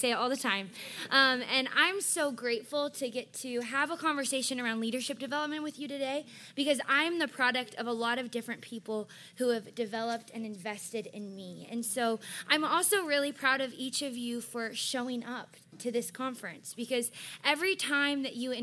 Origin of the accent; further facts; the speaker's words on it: Redlands, California, United States; born there; And I was born in Redlands, California, right up the way here.